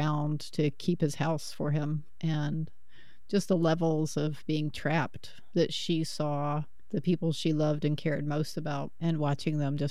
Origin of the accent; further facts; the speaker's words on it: West Virginia, United States; because I grew up in West Virginia and I'd heard